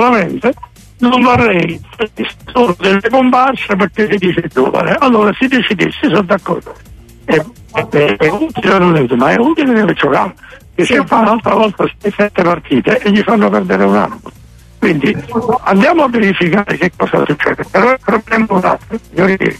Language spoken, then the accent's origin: Italian; Nola, Campania, Italy; born there; io sono nato a Nola